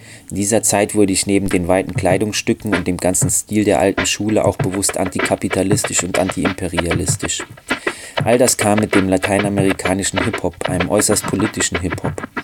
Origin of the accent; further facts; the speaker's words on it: Nova Iguaçu, Rio de Janeiro, Brazil; moved away; deshalb bin ich letztendlich auch aus Nova Iguazu geflohen. Meine Heimatstadt hat ernsthafte Probleme.